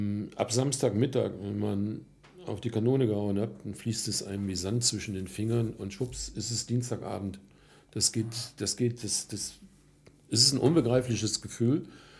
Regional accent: Wevelinghoven, North Rhine-Westphalia, Germany; Hier ist meine Heimat und wir wohnen seit über 40 Jahren hier in Wevelnghofen

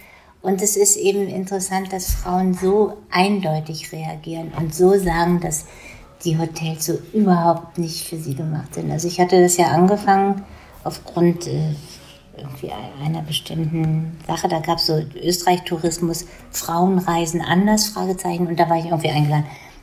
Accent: Germany; zumindest für mich als Deutsche klingt das besser als Macht

